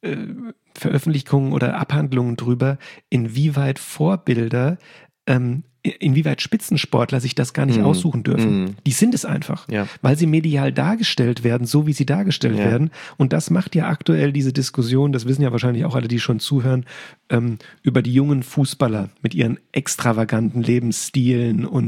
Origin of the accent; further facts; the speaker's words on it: Hesse, Germany; Warum ich Sachen als Hesse überhaupt eine Verbindung aufgebaut habe zu Borussia Dortmund